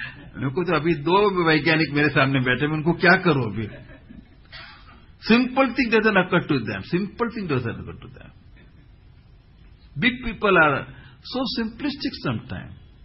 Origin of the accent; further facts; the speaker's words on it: Mumbai, Maharashtra, India; यहां मैं थोड़े दिन के लिए बंबई में ठहरा हूं, मैं बंबई आऊं ना, मैं बंबई में बड़ा हुआ हूं